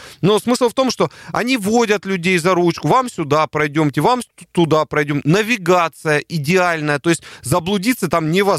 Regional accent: Russia; мы врачи из России

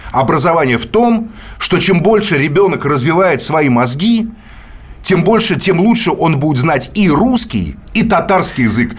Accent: Moscow, Russia; вот я москвич, мы москвичи тут все, правильно? Ну, по крайней мере, может, не москвичи, да. Но мы живем в Москве.

